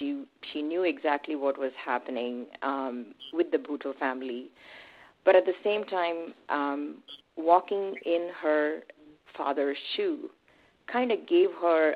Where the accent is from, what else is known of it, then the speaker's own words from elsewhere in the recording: India; When I was growing up in India, I did my high school and I went to college as well over there.